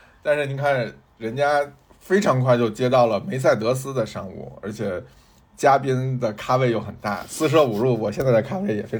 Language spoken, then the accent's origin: Chinese; northern China, China; 然后我作为一个北方人，就是春饼卷盒在什么烤鸭我都很喜欢